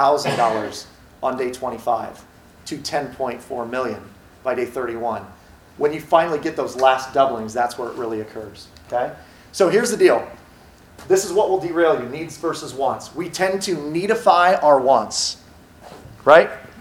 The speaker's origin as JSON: {"language": "English", "region": "Iowa", "country": "United States", "said": "I'm from Iowa. We're around a lot of cows in Iowa"}